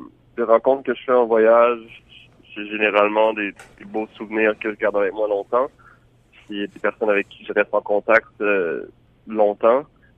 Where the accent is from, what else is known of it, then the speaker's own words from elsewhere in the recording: Montreal, Quebec, Canada; Moi j'ai grandi à Montréal, j'ai grandi dans une famille francophone mais dans un milieu, mais dans une ville bilingue. J'ai tout le temps parlé les deux langues, vraiment au même niveau, si vous voulez.